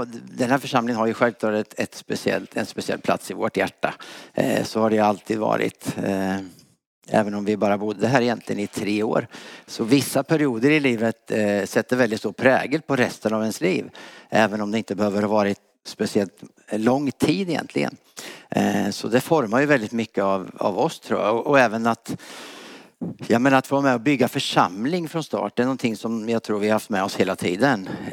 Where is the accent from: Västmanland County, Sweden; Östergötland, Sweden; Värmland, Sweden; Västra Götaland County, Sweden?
Östergötland, Sweden; accent: Östergötland dialect; Vi kommer ursprungligen från Östergötland. Det hör ni säkert. Det kommer ni höra. Min vackra, breda östgötska.